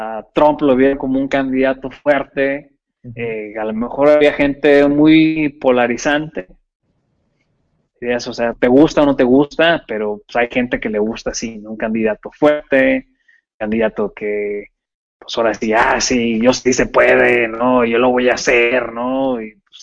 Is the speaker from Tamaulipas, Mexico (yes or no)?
yes; Tampico, Tamaulipas, Mexico; yo soy de Tampico, ¿no?